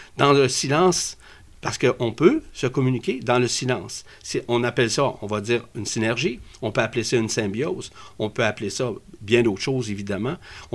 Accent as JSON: {"language": "French", "town": "Quebec City", "region": "Quebec", "country": "Canada", "tie": "born or raised there", "said": "Évidemment, je suis venu au monde ici au Québec. Je suis natif de la ville de Québec en tant que tel."}